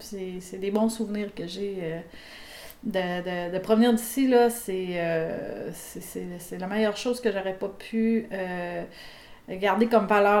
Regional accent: Baie-Comeau, Quebec, Canada; je suis originaire de Baie-Comeau. Historiquement parlant, ça s'appelait Haute-Rive. Donc, par la suite, les secteurs se sont fusionnés et on appelait ça Baie-Comeau. Oui, fait que je suis originaire d'ici

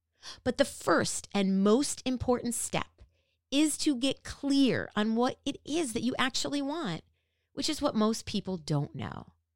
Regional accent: Minnesota, United States; I grew up in the Midwest. And I grew up in Minnesota.

